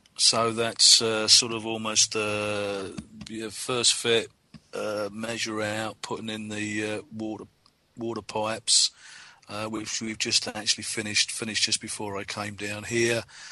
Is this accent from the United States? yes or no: no; Warrington, North West England, United Kingdom; I'm from Warrington.